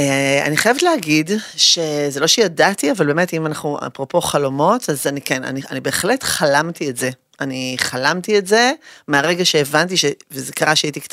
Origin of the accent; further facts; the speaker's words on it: Kiryat Tivon, Northern District, Israel; אבל גדלתי בקריית טבעון.